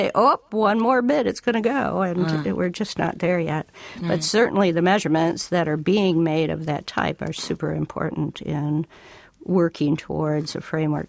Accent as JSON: {"language": "English", "town": "Detroit", "region": "Michigan", "country": "United States", "tie": "born or raised there", "said": "I grew up in Detroit, and it's kind of an interesting bit."}